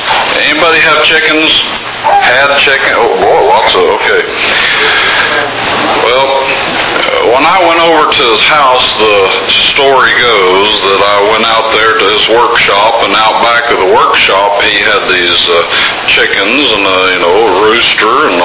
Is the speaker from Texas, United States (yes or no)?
no; Oklahoma, United States; Now remember, I'm from Oklahoma, okay?